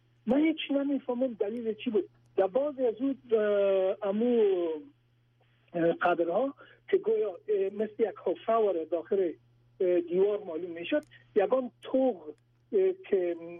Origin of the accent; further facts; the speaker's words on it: Kabul, Afghanistan; شهر کنی کابل هستم، ما در اون شهر کنی کابل بزرگ شدیم.